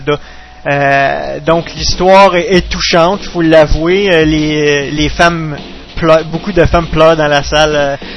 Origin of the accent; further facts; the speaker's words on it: Quebec, Canada; on s'attendait tous à un film qui allait nous représenter en tant que Québécois, montrer nos origines